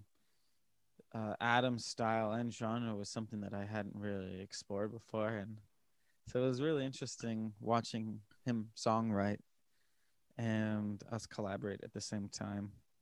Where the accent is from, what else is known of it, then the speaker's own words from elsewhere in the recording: Manitoba, Canada; I'm from Manitoba, and I was playing a hometown show